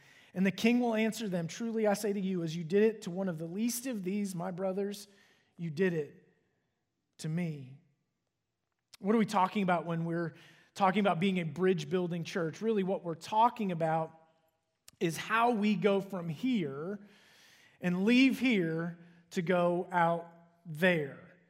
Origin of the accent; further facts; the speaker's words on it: Cincinnati, Ohio, United States; I grew up in Cincinnati, and so if you're not exactly sure where Cincinnati is, it's in the very southwest corner of the state of Ohio.